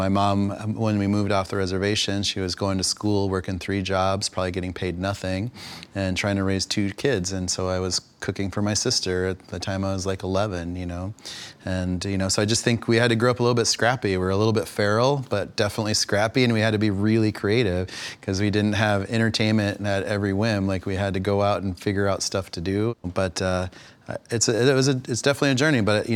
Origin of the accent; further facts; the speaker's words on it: Pine Ridge, South Dakota, United States; Growing up on Pine Ridge, where there was massive amount of unemployment, massive amount of alcoholism and going on back in the late 70s and early 80s when I was a child.